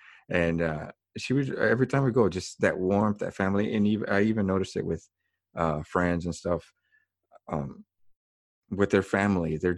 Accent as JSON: {"language": "English", "country": "United States", "tie": "born or raised there", "said": "And that's how I grew up here in the States."}